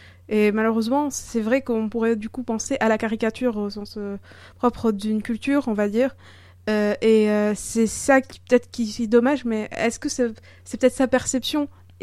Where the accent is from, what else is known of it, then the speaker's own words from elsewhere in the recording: Tunisia; je suis tunisienne et que j'étais là-bas pendant la Révolution